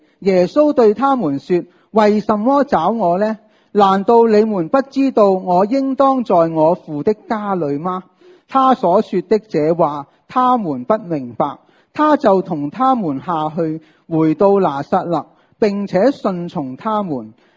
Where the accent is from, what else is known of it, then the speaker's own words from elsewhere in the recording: China; 我哋中国人